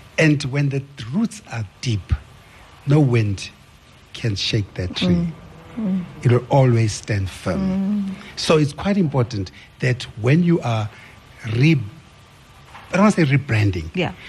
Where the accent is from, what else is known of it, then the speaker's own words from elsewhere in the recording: Johannesburg, Gauteng, South Africa; I could have come there and said, I'm from Joburg.